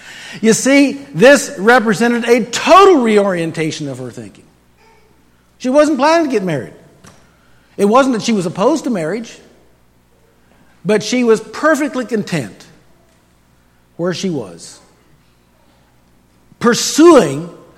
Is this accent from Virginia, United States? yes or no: yes; Harrisonburg, Virginia, United States; I grew up in Harrisonburg, Virginia area. My parents had lived in that community for generations, which meant that I was related to lots of people there.